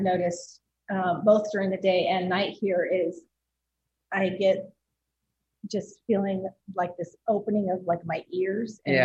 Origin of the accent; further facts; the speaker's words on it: Gainesville, Georgia, United States; I'm from Gainesville, Georgia.